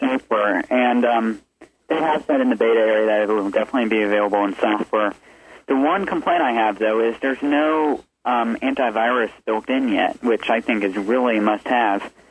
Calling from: Orlando, Florida, United States; I'm from Orlando, Florida.

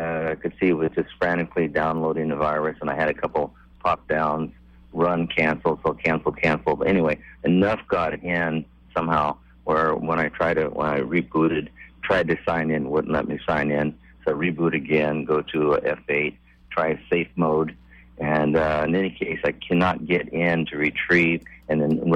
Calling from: Temecula, California, United States; from Temecula.

